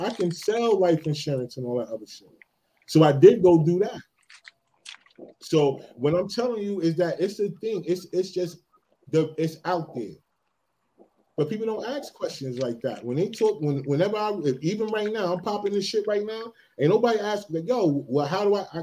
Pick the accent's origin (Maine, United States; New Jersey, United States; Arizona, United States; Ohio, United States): New Jersey, United States; Just like I grew up in Eastern New Jersey, it's a bunch of gangs around.